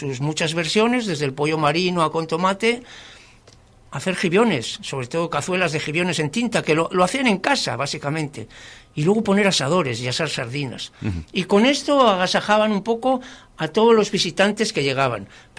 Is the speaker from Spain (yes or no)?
yes; Laredo, Cantabria, Spain; Porque la Batalla de Flores, para los que somos de Laredo, no digo en su totalidad, sí, pero en su gran mayoría, comemos en casa.